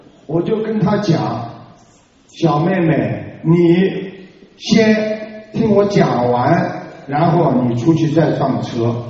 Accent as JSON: {"language": "Chinese", "country": "China", "said": "为什么我们中国人经常讲呢？"}